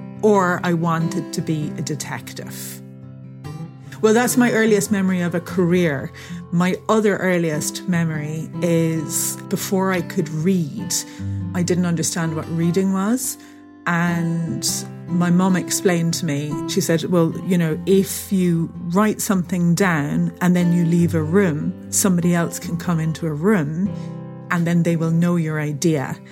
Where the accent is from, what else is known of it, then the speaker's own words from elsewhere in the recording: Ireland; also born or lived in England; I was born in England and we lived there till I was about seven. And then we moved to Ireland, which is where my parents are from. It was pretty typically Irish, big families, lots of parties.